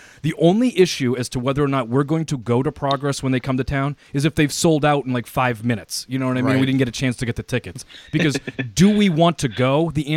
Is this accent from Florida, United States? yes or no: no; Boston, Massachusetts, United States; We're from Boston, so we're glad we could get over all the old stuff.